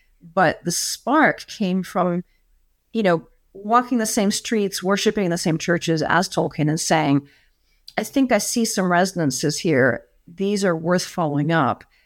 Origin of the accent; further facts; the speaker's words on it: United States; now in England; I am an American, but I spend about a quarter of the year in England, in Oxford, and I have done this for about a decade and a half. So I'm sort of a part-time local.